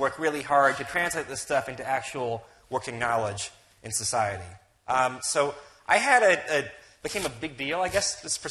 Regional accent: Midwest, United States; I was going to say, I'm from the Midwest. We don't deal very well in the Midwest with that much, like praise, really, or technology, apparently, as well.

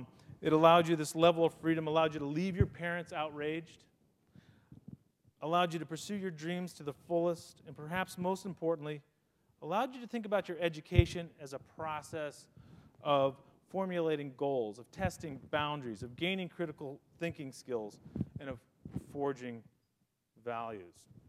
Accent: Midwest, United States; I'm from the Midwest. My dad was a janitor at my high school. My mom taught art.

